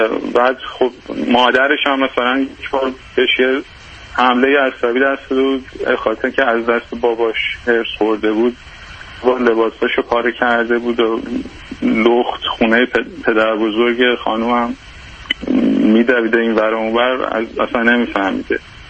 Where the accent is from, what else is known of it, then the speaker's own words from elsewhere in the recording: Iran; now in United Kingdom; وقتی ما از ایران به یوکی اومدیم